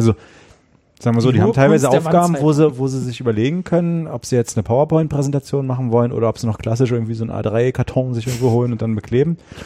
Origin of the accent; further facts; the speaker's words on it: Germany; Bei uns in der DDR dann irgendwann abgehangen.